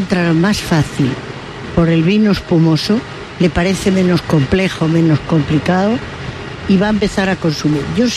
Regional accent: Mérida, Extremadura, Spain; porque me siento muy extremeña y muy emeritense, fundamentalmente emeritense.

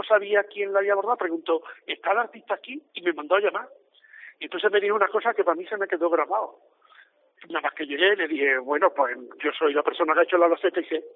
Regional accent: Seville, Andalusia, Spain; los que venimos del barrio de Cerro del Águila, como de otros tantísimos barrios que hay en Sevilla, que son barrios obreros

